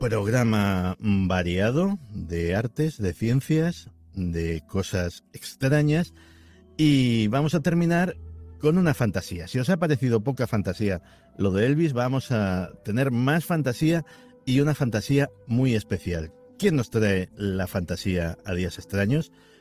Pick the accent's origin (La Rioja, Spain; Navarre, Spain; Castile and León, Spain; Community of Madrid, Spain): Community of Madrid, Spain; Madrid; nada porque es mi ciudad y igual que los madrileños decimos, al parecer equivocadamente, que no tenemos acento, pues para mí, claro, es el público de Madrid es lo normal, es la gente con la que convivo.